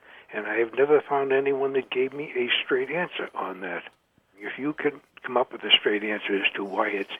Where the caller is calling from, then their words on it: Cape Cod, Massachusetts, United States; I'm calling from Cape Cod on Massachusetts.